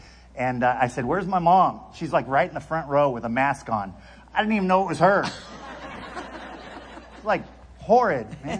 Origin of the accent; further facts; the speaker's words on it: Long Beach, California, United States; now in Branson, United States; I come from Long Beach, California. That's right. The West Coast.